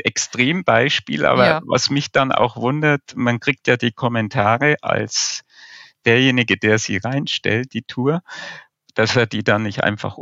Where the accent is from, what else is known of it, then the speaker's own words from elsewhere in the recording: Bavaria, Germany; Ich komme ja eigentlich aus dem Fichtelgebirge